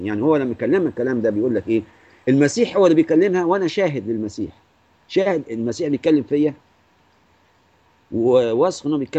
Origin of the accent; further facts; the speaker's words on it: Alexandria, Alexandria Governorate, Egypt; وبعدين ما انساش مرة عندنا في اسكندرية الترام دورين